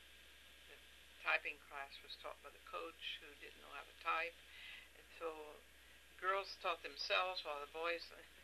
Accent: Connersville, Indiana, United States; born there; I was born in Fayette County, Indiana, Connersville, in Fayette Memorial Hospital. My parents were farmers and had lived in that community all their lives

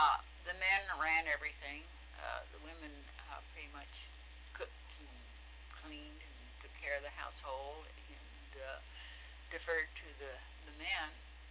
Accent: Abilene, Kansas, United States; Well, I was born in Abilene, Kansas, which is the end of the Chisholm Cattle Trail.

